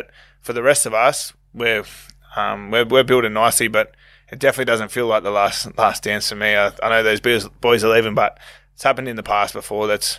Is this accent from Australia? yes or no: yes; Bronte, New South Wales, Australia; It's my home. I grew up in Bronte Beach. I love it. It's just home.